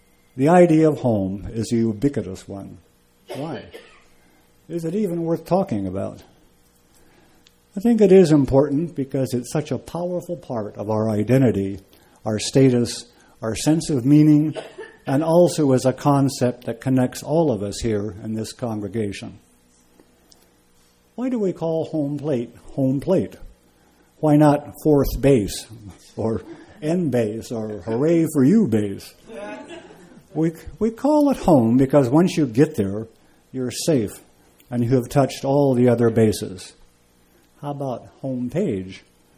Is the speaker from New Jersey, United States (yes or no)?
no; Arcata, California, United States; also born or lived in Los Angeles; I often say I'm from Arcata in Humboldt County, but since I was standing on a street in Arcata, I must have sounded like an outsider. I had other options. Sometimes I say I'm from L.A.